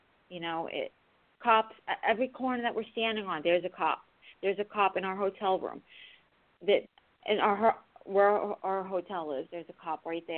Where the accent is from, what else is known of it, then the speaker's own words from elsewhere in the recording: Staten Island, New York, United States; And I'm from Staten Island.